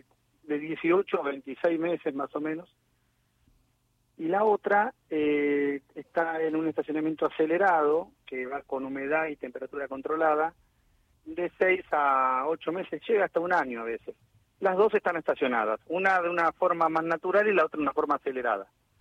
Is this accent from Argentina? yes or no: yes; Luján, Buenos Aires Province, Argentina; Nosotros soy de Luján, Buenos Aires, cerquita de capital, 80 kilómetros.